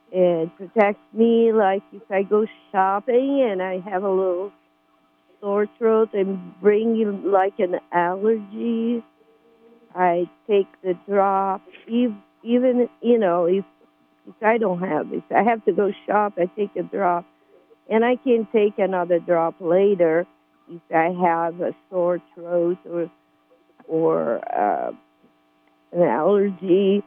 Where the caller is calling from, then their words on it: California, United States; Well, I'm calling from Humboldt County